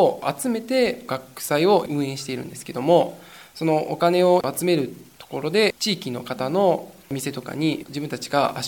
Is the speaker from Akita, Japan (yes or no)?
no; Nagoya, Aichi, Japan; now in Fujisawa, Japan; 僕は地元が名古屋だと言ったんですけども、それで上京してきて今湘南台に住んでるんですけども、